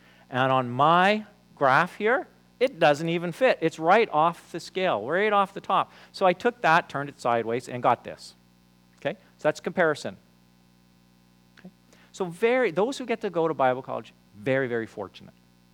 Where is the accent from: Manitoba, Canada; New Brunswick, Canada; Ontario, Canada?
Ontario, Canada; Toronto; I grew up in Toronto. As a young kid, I grew up in an area, and most of my friends were actually Jewish.